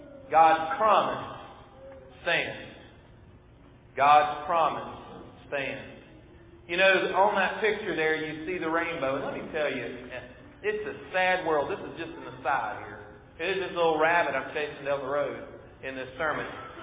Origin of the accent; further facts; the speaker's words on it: Sims and Wilmer, Alabama, United States; I grew up in Sims and Wilmer, Alabama.